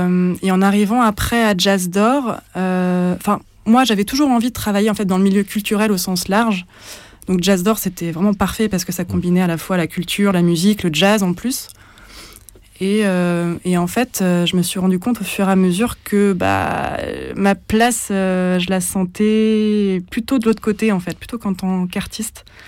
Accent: Grenoble, Auvergne-Rhône-Alpes, France; moved away as an adult; Et jusqu'à l'âge de 18 ans, et ensuite à l'âge de 18 ans, j'ai quitté Grenoble. Je suis arrivée à Strasbourg pour mes études.

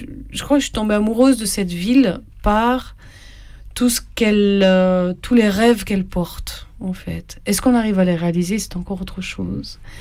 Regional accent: Albi, Occitanie, France; also born or lived in Montauban; je suis partie du sud de la France en fait, c'est-à-dire je suis née à Montauban dans le Tarn-et-Garonne et j'ai grandi à Albi dans le Tarn.

